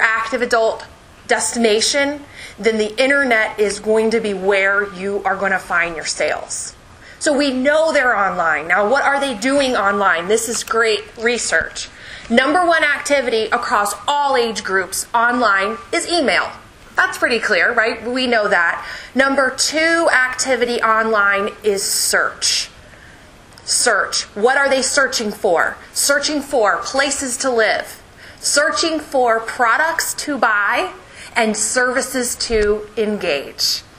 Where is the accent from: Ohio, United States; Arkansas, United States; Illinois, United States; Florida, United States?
Florida, United States; Orlando; I'm from Orlando, Florida, and work with a number of communities in Florida